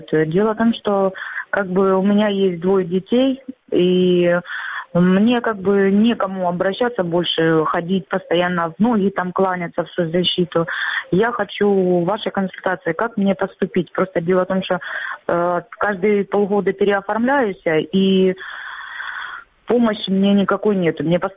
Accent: Donetsk Oblast, Ukraine; Я тоже переселенка с Донецкой областью. Живу в Северодонецке, это Луганская область.

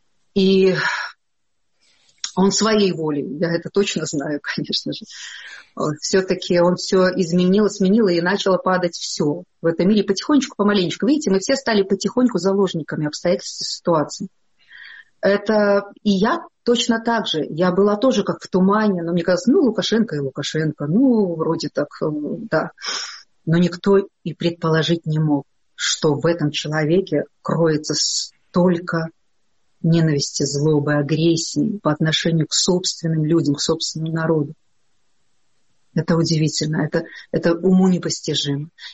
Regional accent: Belarus; Мы всегда были белорусы со знаком качества, чистые, такие благородные белорусские.

